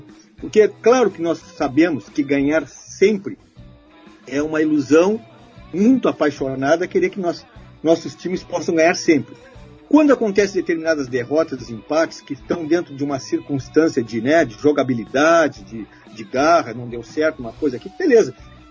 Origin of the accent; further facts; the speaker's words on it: Rio Grande do Sul, Brazil; como gaúcho